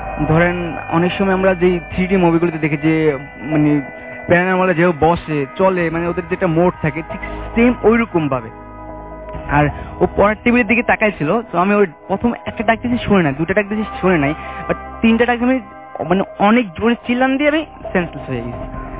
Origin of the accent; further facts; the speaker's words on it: Khagrachhari, Chittagong Division, Bangladesh; আমার home district Khagrachari, আমি বারিধারা থেকে এসেছি।